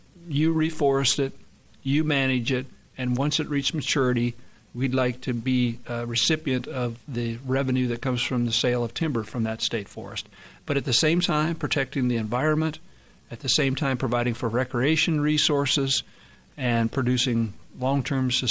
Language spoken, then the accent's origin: English; John Day, Oregon, United States; now in Tillamook, United States; my wife and I both grew up in Eastern Oregon. I grew up in John Day, and she grew up in La Grande. So we're kind of going back home.